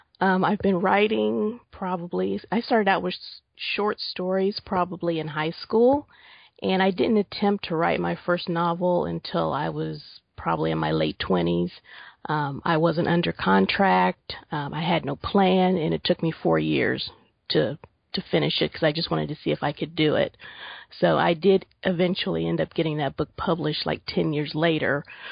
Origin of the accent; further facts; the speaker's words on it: Springfield, Ohio, United States; I am from Springfield, Ohio.